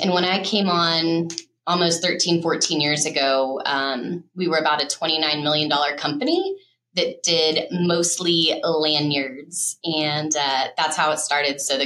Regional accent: Dallas, Texas, United States; now in Utah, United States; I grew up in Dallas and then I moved here about just over 13 years ago.

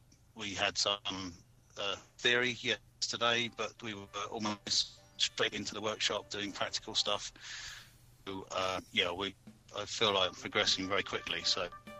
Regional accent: South West England, United Kingdom; I'm from Wiltshire and I am on the domestic electrical installer.

